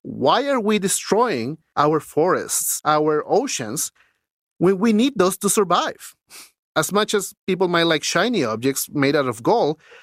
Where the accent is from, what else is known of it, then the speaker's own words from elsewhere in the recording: Lima, Peru; when I grew up in Lima, winters were 14 degrees Celsius.